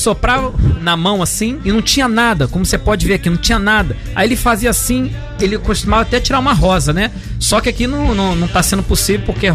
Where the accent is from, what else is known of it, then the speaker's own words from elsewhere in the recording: Rio Branco, Acre, Brazil; Não, eu sou de Rio Branco.